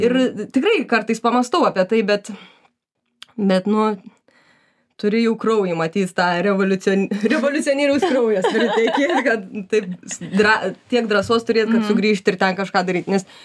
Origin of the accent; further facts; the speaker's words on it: Šiauliai, Šiauliai County, Lithuania; kai mes buvom paauglės ir augom Šiauliuose